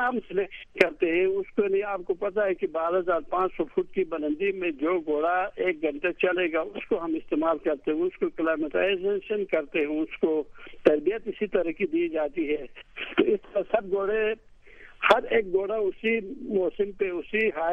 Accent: Gilgit, Gilgit-Baltistan, Pakistan; آپ نے تعارف میں یہ بتا دیا. میں گلگت سے تعلق رکھتا ہوں

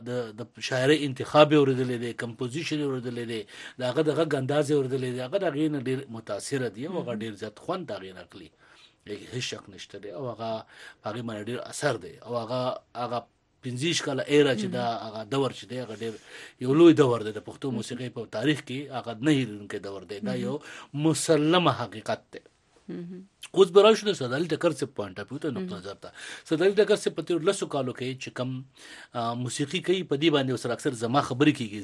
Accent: Afghanistan; موږ افغانان یو یا افغان یم افغانې یم نوی افغان یم

